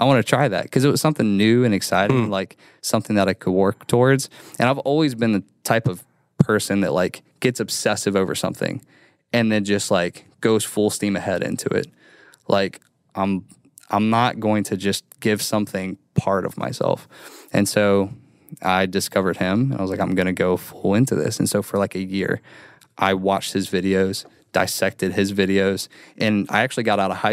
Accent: Kenton, Kentucky, United States; born there; And so I was born on Turkey Foot Road in Kenton, Kentucky, which sounds like the most hick thing possible.

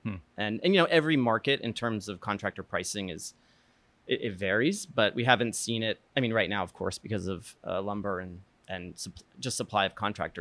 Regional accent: New Hampshire, United States; now in Los Angeles, United States; I mean, I grew up in New Hampshire to start.

